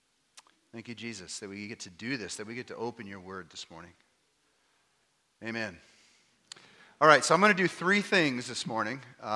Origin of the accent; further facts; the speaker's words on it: Alaska, United States; I grew up here in Alaska. I'm a third-generation Alaskan. About as Alaskan as they get anymore. But I grew up here.